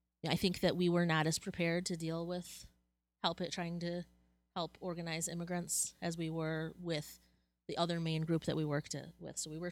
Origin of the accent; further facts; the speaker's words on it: Lansing, Michigan, United States; I'm originally from Lansing, Michigan.